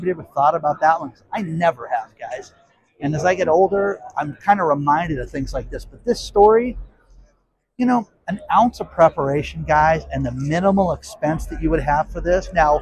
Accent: California, United States; in my home state of California

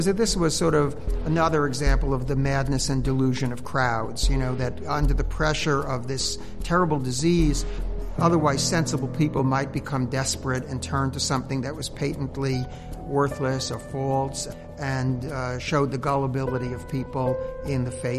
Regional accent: Brooklyn, New York, United States; born there; I was born in Brooklyn, New York.

